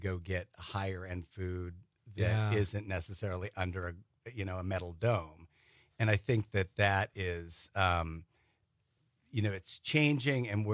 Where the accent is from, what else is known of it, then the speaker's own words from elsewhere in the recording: Brooklyn, New York, United States; moved away; No, so Door County for me, I'm an implant. I came here from Brooklyn. My wife is from Wisconsin.